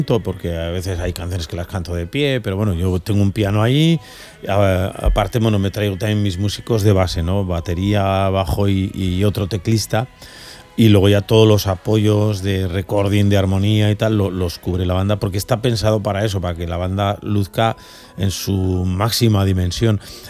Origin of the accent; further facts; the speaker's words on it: Pamplona, Navarre, Spain; Sí, ya soy navarro de valenciano de Pamplona, ¿no? Sí, bueno, mi pareja, mi mujer es valenciana y yo me encuentro muy a gusto aquí y estoy viviendo ya en la comunidad valenciana.